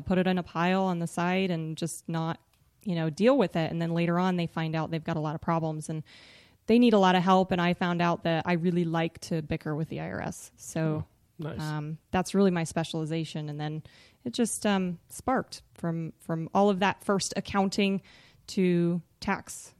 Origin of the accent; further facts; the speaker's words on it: Colorado, United States; I'm from Northern Colorado.